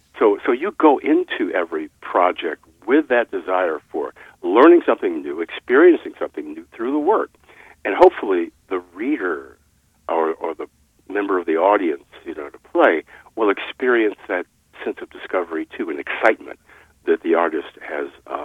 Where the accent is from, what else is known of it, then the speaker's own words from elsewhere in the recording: Evanston, Illinois, United States; Now, the thing about my growing up in Evanston, I could talk about that for quite a long time.